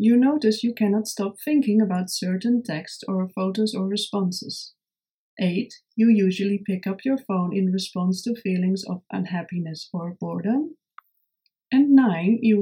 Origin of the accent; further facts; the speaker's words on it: Netherlands; 1,800 square miles is the size of countries like Costa Rica, Estonia, and my home country, the Netherlands.